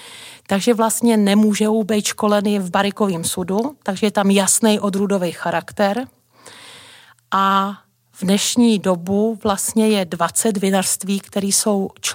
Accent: Vrbovce, Trnava Region, Slovakia; now in Czechia; Moje kořeny jsou na moravsko-slovenském pomezí, v tom právě místě, o který byl velký spor při rozdělení Československa, pocházím z Vrbovec. A každopádně musím říct, že tady žiju od roku 89 trvale

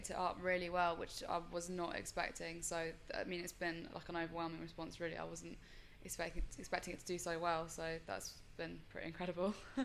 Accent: South East England, United Kingdom; now in Devon, United Kingdom; Well, at the moment I live in Devon with my family. But I grew up in Hampshire

